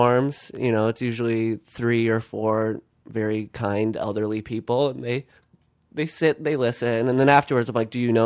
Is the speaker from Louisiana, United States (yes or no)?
yes; New Orleans, Louisiana, United States; Yeah. Well, I'm originally from New Orleans.